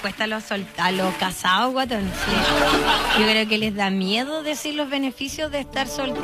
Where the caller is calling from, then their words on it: Valparaíso, Chile; nosotros somos de Valparaíso